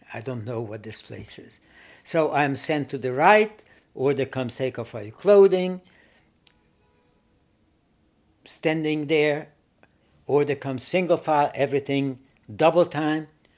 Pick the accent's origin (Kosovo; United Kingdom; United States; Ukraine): Ukraine; Berehove, Zakarpattia Oblast; He looks at the sheet of the new arrivals of Jews from eastern part of Hungary, my hometown of Beregszász.